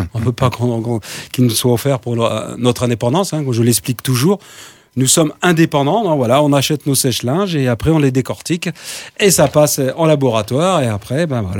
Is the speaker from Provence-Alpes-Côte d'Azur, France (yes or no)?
yes; Nice, Provence-Alpes-Côte d'Azur, France; C'est ça. Parce que je viens de Nice.